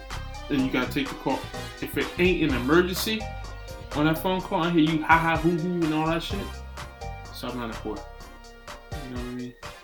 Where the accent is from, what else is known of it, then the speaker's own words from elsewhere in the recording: New Jersey, United States; We're from Jersey.